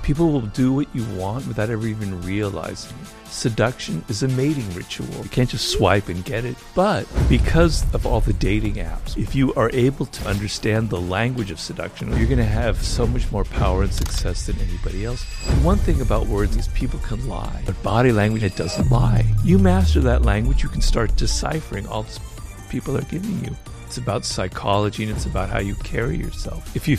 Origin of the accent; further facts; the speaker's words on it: Los Angeles, California, United States; Well, I grew up here in Los Angeles, not far from where we are, in a neighborhood called Baldwin Hills, and then we moved to another neighborhood.